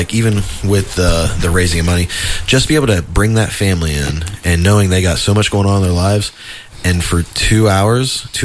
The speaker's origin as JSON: {"language": "English", "town": "Coldwater", "region": "Ohio", "country": "United States", "tie": "born or raised there", "said": "I'm super proud to call Coldwater my hometown, and even the Mercer County area in general."}